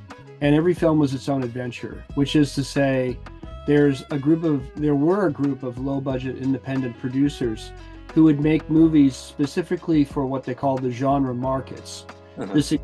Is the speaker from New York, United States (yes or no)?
no; Aspen, Colorado, United States; coming from, you know, like my childhood and growing up in Aspen, where if you wanted to do something, you just sort of like talk to a bunch of people and you got it done.